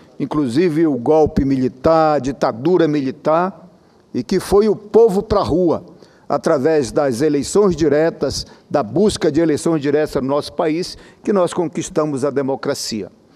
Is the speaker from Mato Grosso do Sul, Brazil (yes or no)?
no; Pará, Brazil; lá no meu estado do Pará